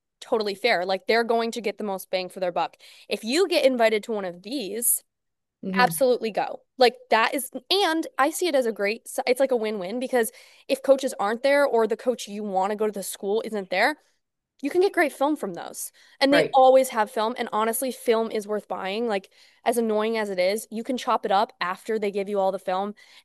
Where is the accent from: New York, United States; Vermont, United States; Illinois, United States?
New York, United States; Binghamton; So up in Rochester, I'm from Binghamton, so it's like a 2.5 hour drive.